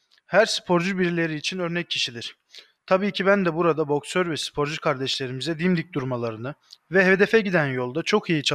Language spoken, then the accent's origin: Turkish; Samsun, Turkey; born there; 2 Nisan 1990 Samsun doğumluyum.